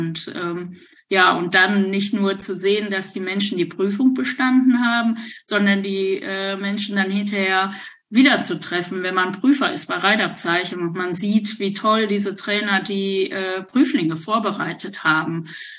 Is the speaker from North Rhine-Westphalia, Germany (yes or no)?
yes; Dinslaken, North Rhine-Westphalia, Germany; aber bei uns in Dienstlaken gab es halt eben, und Kirchhellen